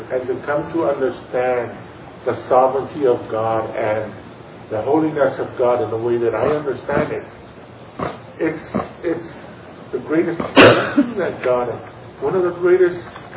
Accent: Samoa; born there; moved away; I was born in the Samoan Islands.

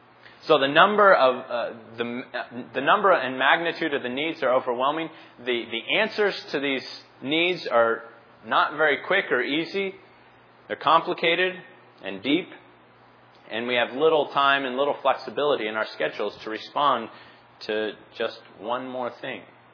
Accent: Phoenix, Arizona, United States; also born or lived in Philadelphia / Pittsburgh; From my experience growing up in Phoenix, living in Philadelphia and in Pittsburgh, there were needs that I walked by every day.

